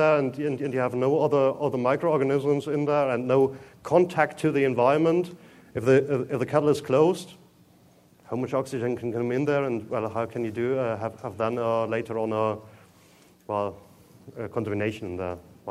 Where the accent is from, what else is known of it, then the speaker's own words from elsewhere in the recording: Germany; I'm from Germany, and normally in Germany we have the tendency for over-engineering.